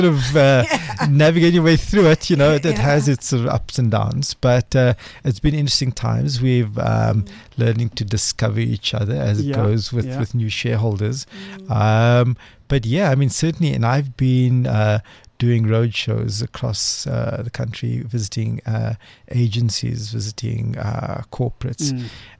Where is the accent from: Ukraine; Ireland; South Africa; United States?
South Africa; Cape Town, Western Cape; I grew up in Cape Town, in Athlone, heart of Cape Town.